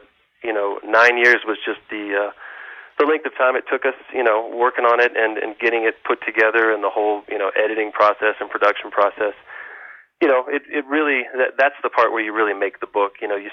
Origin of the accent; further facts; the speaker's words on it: Galveston, Texas, United States; He's from north of Houston, and I'm from Galveston, and so we grew up with this music.